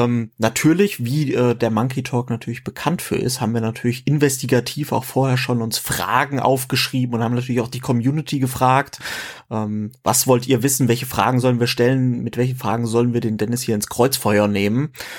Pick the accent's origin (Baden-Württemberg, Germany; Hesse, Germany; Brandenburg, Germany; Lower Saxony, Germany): Hesse, Germany; Frankfurt; Genau, ich kann das auch als Frankfurter bestätigen.